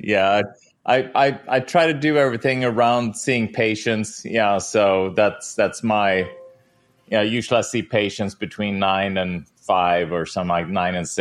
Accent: Sweden; I grew up in Sweden.

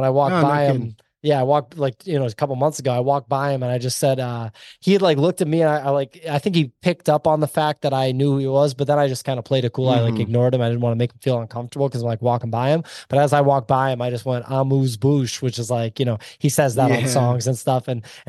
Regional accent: Boston, Massachusetts, United States; now in Los Angeles, United States; You know, I grew up in Boston, but I just moved to LA.

